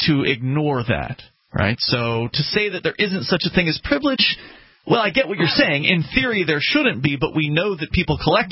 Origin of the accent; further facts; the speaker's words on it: United States; born there; I don't feel guilty because I was born in America, or because I was